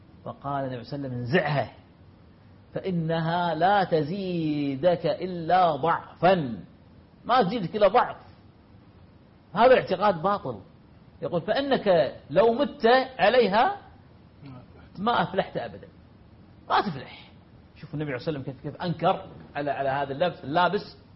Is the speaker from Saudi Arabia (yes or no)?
no; Kuwait; أذكر قبل في فيلكة، في جزيرة فيلكة عندنا في الكويت